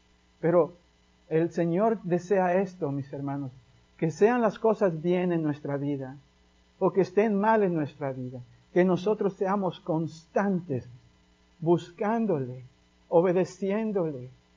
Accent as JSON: {"language": "Spanish", "town": "Tampico", "region": "Tamaulipas", "country": "Mexico", "said": "yo soy de Tampico, pero todos somos hispanos"}